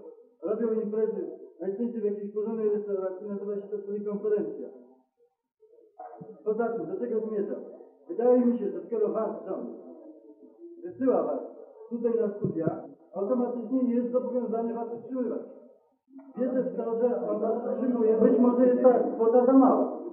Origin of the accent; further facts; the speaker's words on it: Lublin, Lublin Voivodeship, Poland; jestem z Lublina